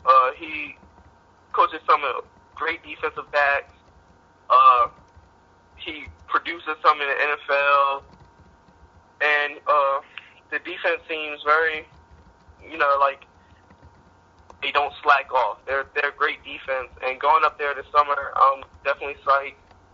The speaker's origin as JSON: {"language": "English", "region": "New York", "country": "United States", "tie": "born or raised there", "said": "That was really my dream school, especially growing up in New York."}